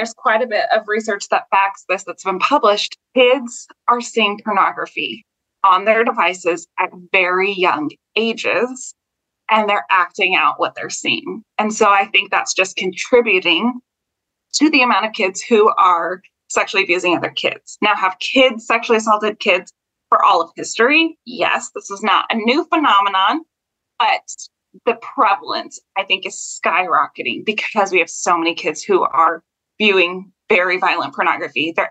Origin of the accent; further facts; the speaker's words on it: United States; now in Kansas City, United States; So I'm sure as your audience can hear, I'm from the United States. I specifically live in Kansas City. So I'm right in the middle of the United States.